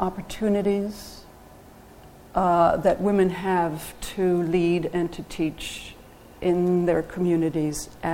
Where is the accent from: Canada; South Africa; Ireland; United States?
Ireland; growing up in Ireland, you know, where higher education was not a priority for the women in the family